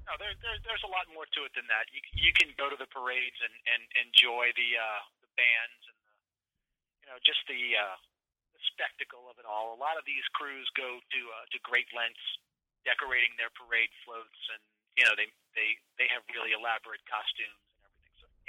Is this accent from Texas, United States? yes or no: no; Chicago, Illinois, United States; I was from Chicago.